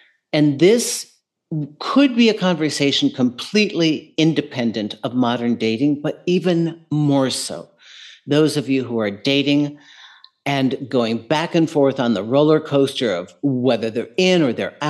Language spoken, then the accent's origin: English; Minnesota, United States; I remember when I was growing up in Minnesota, we had horses.